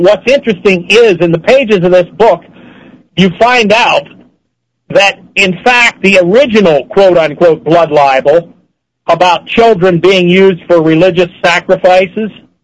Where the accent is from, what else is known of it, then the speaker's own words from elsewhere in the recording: Pennsylvania, United States; a Jew from my home state of Pennsylvania named Louis Charles Levin.